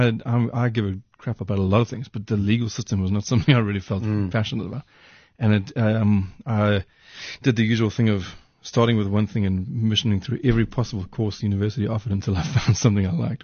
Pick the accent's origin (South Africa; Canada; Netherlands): South Africa; Durban, KwaZulu-Natal; now in Johannesburg, South Africa; They were a big inspiration for us because we came from Durban. There was no experience in Durban. You couldn't play in Durban. Came to Joburg